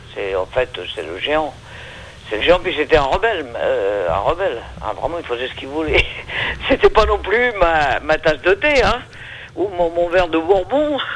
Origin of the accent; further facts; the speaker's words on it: Le Havre, Normandy, France; On appelle ça de l'autre côté de l'eau quand on vient du Havre.